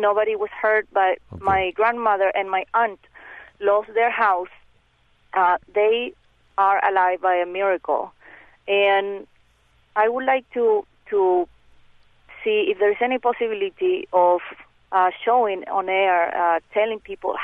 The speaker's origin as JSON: {"language": "English", "town": "Santiago", "region": "Santiago Metropolitan Region", "country": "Chile", "said": "I come from Santiago, but all my family comes from Santa Cruz, which is between Concepcion and Santiago."}